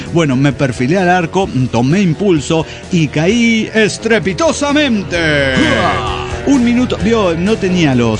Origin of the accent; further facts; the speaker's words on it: Tarija, Bolivia; de Tarija, Bolivia.